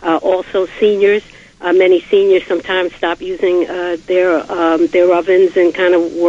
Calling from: New York City, New York, United States; Yeah, I'm calling from the Bronx.

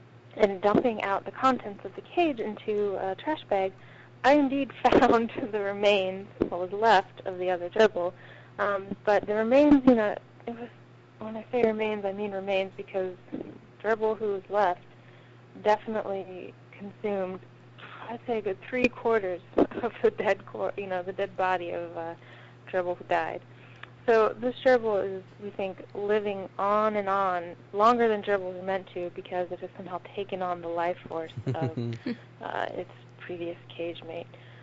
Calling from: Houston, Texas, United States; I'm calling from

